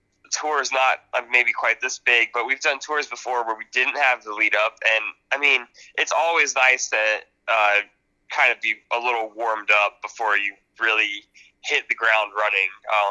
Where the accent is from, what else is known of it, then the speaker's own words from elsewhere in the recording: Georgia, United States; The tour is starting in Texas, and we're from Georgia, so we needed to find a way to get there without just, you know, driving straight.